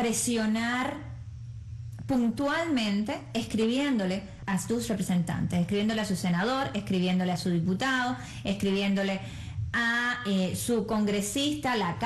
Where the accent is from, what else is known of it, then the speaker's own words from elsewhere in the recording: Cuba; Lo que nos toca hacer como cubanos